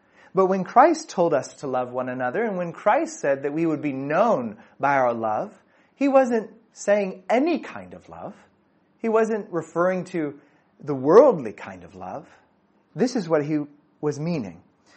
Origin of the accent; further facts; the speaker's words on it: United States; And so when I speak, people know, clearly I'm American. Clearly I'm American. And it's not because I speak English that they know that I'm American.